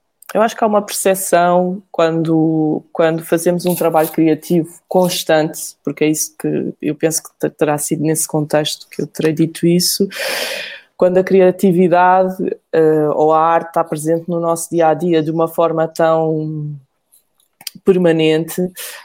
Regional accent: Portugal; moved away as an adult; como eu saí muito jovem de Portugal, saí com 22 anos.

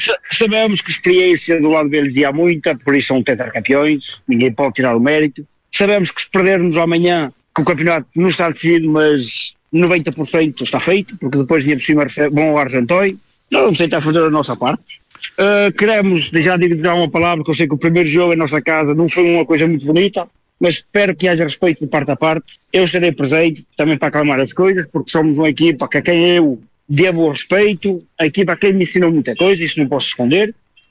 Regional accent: Portugal; eu sou português

